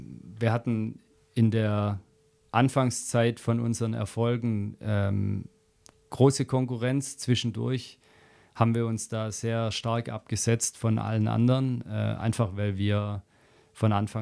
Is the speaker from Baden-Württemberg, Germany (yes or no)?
yes; Baden-Württemberg, Germany; Ich bin hier in der Nähe von Stuttgart eben aufgewachsen.